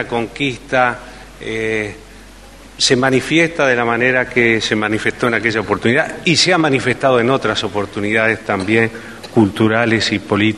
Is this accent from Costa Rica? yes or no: no; Uruguay; como un uruguayo que vivió aquellos acontecimientos